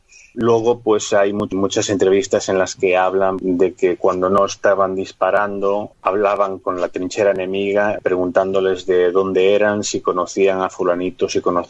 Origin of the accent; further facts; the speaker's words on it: Galicia, Spain; Aquí voy a responder como buen gallego con evasivas.